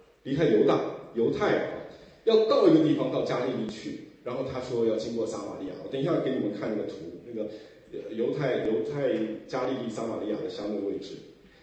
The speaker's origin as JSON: {"language": "Chinese", "country": "China", "said": "我们中国人读这段经文呢"}